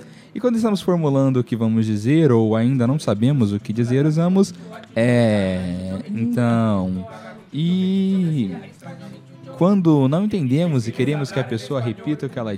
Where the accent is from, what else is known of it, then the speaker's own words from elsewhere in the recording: São Paulo, Brazil; Eu puxo o R, porque eu sou paulista, porta.